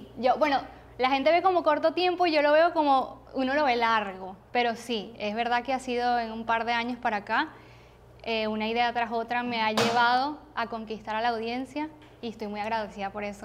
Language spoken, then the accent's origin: Spanish; Upata, Bolívar, Venezuela; now in Miami, United States; Ok, bueno, voy a cumplir 8 años ya aquí en Miami, que me pasaron, pero demasiado rápido, de verdad. Yo soy de un pueblo de Venezuela, se llama Upata, es al oriente de Venezuela, en el estado de Bolívar.